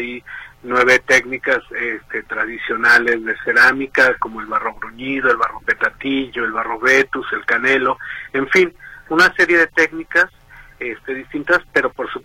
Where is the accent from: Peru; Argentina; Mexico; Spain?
Mexico; es la raíz de nuestra identidad como mexicanos